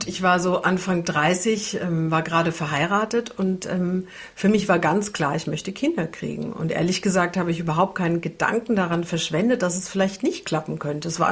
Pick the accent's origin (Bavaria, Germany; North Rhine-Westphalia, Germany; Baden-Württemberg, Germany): Bavaria, Germany; ich komme ja aus Franken